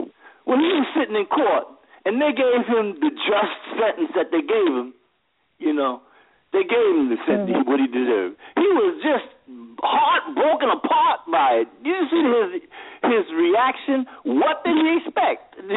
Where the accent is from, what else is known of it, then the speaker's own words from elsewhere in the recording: New York, United States; I witnessed this growing up in New York.